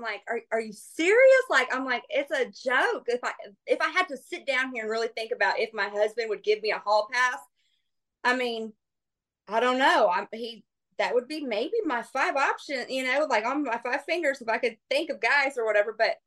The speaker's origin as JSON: {"language": "English", "town": "Wichita", "region": "Kansas", "country": "United States", "tie": "born or raised there", "said": "I grew up in Wichita, Kansas, moved around a lot. So I don't like have a hometown."}